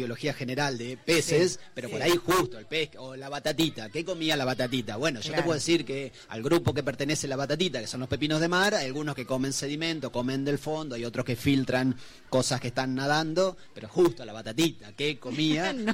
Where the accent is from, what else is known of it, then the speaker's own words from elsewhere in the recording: Nueve de Julio, Buenos Aires Province, Argentina; Yo también en mi pueblo, en 9 de julio, y estudié en una escuela pública, una escuela del Estado.